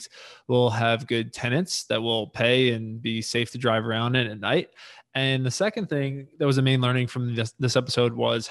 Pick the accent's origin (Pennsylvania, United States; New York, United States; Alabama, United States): New York, United States; we're both from New York originally, and then we both kind of did some migration during COVID